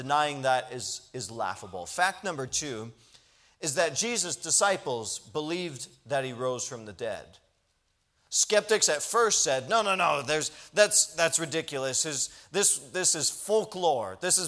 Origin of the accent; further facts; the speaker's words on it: United States; just because I was raised in America and I got to hear the gospel